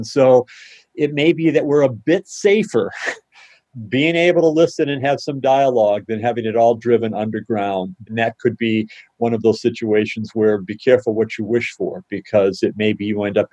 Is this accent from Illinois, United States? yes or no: yes; Chicago, Illinois, United States; persons passing out racist leaflets in my hometown, Chicago, were prosecuted.